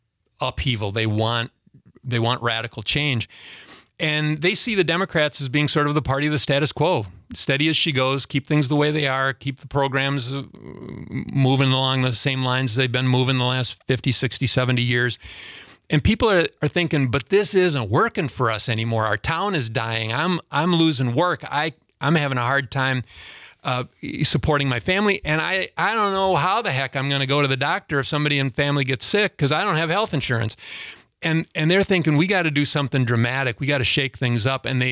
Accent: United States; growing up in Clark County, people were more socially conservative then than they are now.

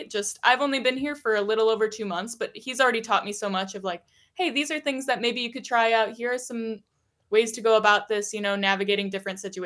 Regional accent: Oconomowoc, Wisconsin, United States; So I am born and raised in Oconomowoc, Wisconsin. Grew up here my whole life.

